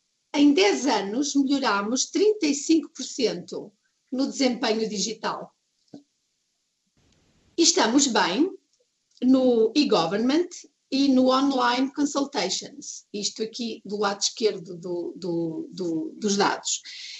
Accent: Norte, Portugal; eu cresci no Norte também e isso não tem importância.

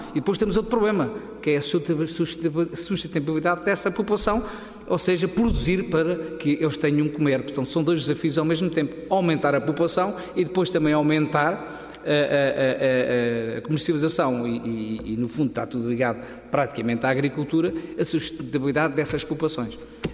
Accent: Oeste, Portugal; Eu sou do Oeste, eu vivo todos os dias com o pessoal, principalmente da parte da fruticultura

